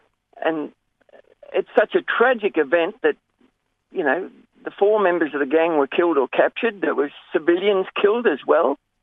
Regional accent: Greta, Victoria, Australia; Well, I'm born and bred in Greta. I've lived there most of my life.

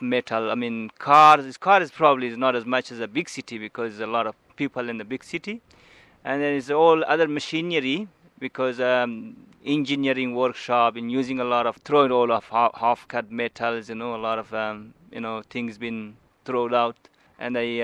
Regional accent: Afghanistan; English is a second language; also born or lived in New Zealand; now in Karratha, Australia; Originally, I'm from Afghanistan. And I migrated to New Zealand, and then I moved to Australia. And ended up in Pilbara in Karratha.

